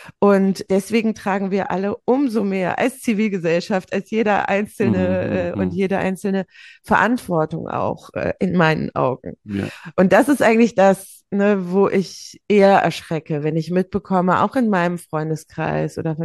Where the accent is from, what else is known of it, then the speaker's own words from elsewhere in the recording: Cologne, North Rhine-Westphalia, Germany; als Kölnerin